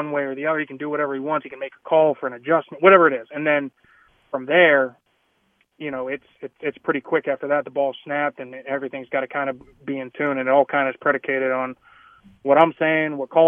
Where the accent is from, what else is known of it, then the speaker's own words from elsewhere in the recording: Pittsburgh, Pennsylvania, United States; especially us growing up in Pittsburgh, even Indianapolis, very similar weather, right?